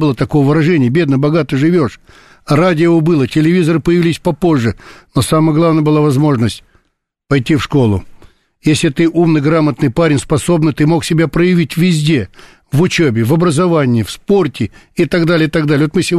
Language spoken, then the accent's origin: Russian; Novosibirsk Oblast, Russia; Я сам из Новосибирской области. Там более 20 только промышленных заводов.